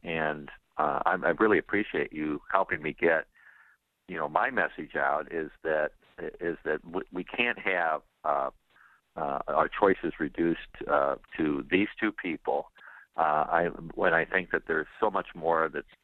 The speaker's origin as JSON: {"language": "English", "town": "West Branch", "region": "Iowa", "country": "United States", "tie": "born or raised there", "said": "I mean, and I was raised in West Branch, and that was settled by Quakers. We were along the Underground Railroad."}